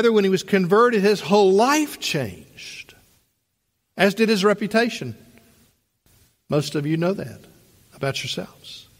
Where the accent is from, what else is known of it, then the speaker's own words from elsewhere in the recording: Memphis, Tennessee, United States; Most people I would see back in my hometown of Memphis who knew me prior to the 12th grade would have the same reaction